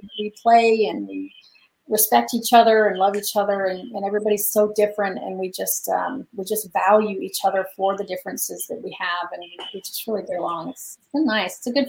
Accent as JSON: {"language": "English", "region": "North Carolina", "country": "United States", "tie": "born or raised there", "moved": "as an adult", "said": "So I grew up in the South, actually all over the South, majority of in North Carolina."}